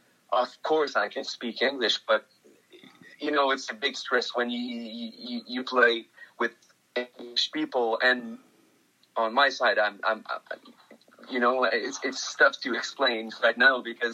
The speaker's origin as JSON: {"language": "English", "town": "Maniwaki", "region": "Quebec", "country": "Canada", "said": "because you said I'm from Maniwaki, and it's true."}